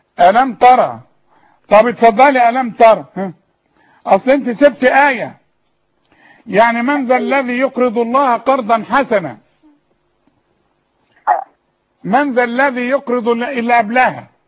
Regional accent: Sharqia Governorate, Egypt; انا من الشرقيه برضو

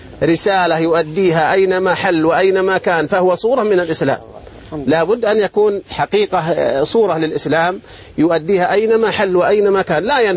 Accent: Tabuk, Tabuk Province, Saudi Arabia; انا من اهل تبوك.

